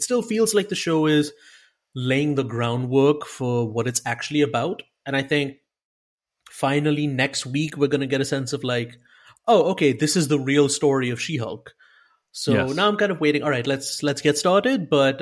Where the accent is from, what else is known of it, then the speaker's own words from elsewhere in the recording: India; Look, I'm Indian. Like, we eat a lot of food with our hands.